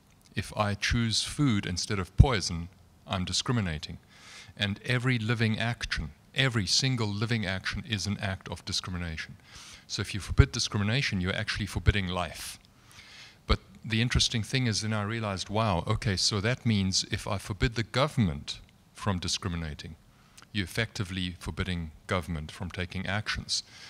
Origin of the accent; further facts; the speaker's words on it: South Africa; moved away; I grew up in South Africa, so naturally the whole topic of discrimination was always very present. And when I left more than 20 years ago